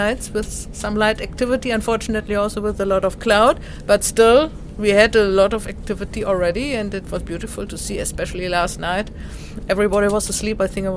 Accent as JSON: {"language": "English", "country": "Germany", "lives_now": "South Africa", "said": "I'm from Germany, but I live in South Africa."}